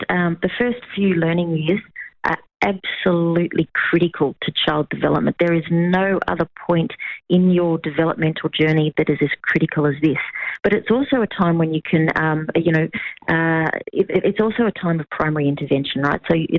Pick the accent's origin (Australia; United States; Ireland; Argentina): Australia; Central Australia; because I'm an Arunta, so I'm from Central Australia, but I'm currently sitting on Boonwurrung country, part of the Kulin Nation